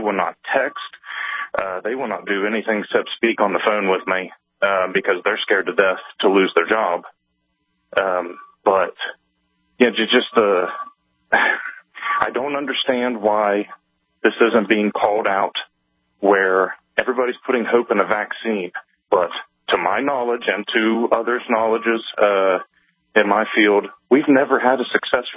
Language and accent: English; Appalachia, United States; I'm from Appalachia. I feel that most of my area was pro-Trump.